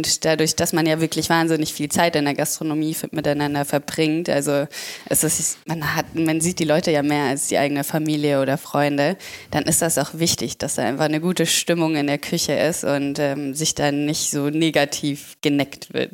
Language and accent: German; Southern Germany, Germany; Also ich komme eigentlich aus Süddeutschland und habe das so ein bisschen lieben gelernt da.